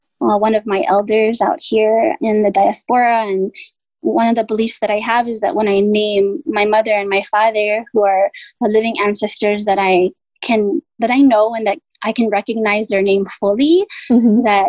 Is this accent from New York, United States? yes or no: no; Honolulu, Hawaii, United States; and I was born and raised in the Kingdom of Hawaii in Honolulu, mm-hmm. in the Kalihi Valley.